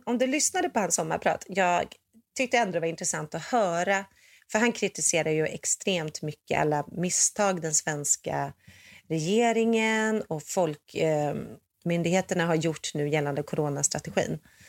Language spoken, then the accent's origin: Swedish; Sweden; now in United States; för jag är ju svensk.